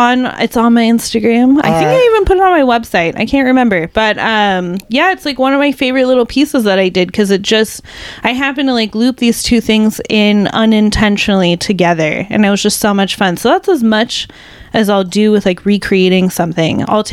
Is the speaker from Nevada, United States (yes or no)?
no; Modesto, California, United States; born there; also born or lived in Ceres; I was born in Modesto. I lived in Ceres specifically, which almost no one knows where Ceres is. It's basically Modesto.